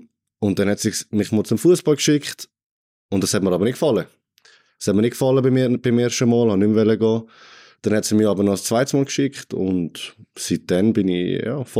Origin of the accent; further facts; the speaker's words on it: Meisterschwanden, Aargau, Switzerland; 21, komme aus dem Kanton Aargau in Meisterschwanden, wenn das irgendjemandem etwas sagt, am Allwilersee. Ja, da bin ich aufgewachsen